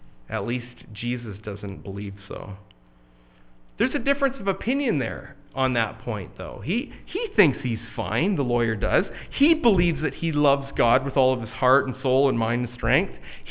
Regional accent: Canada; I'm Canadian.

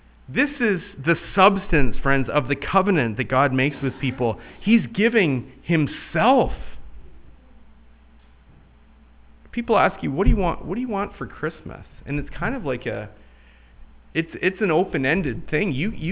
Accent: Canada; this friend that I had growing up in Canada

